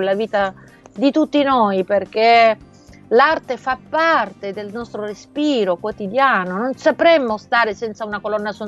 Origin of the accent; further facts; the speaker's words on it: Apulia, Italy; now in Rome, Italy; anche se tu sai che sono pugliese